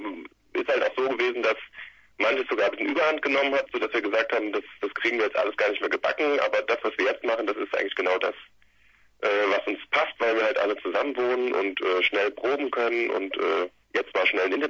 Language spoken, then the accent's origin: German; Limburg, Hesse, Germany; Wir kommen aus Limburg, bleiben aus Limburg und...